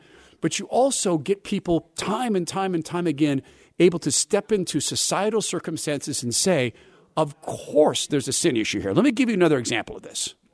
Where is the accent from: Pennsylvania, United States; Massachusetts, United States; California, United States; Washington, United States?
Washington, United States; Spokane; This Deja Vu club they talk about, I'm from Spokane.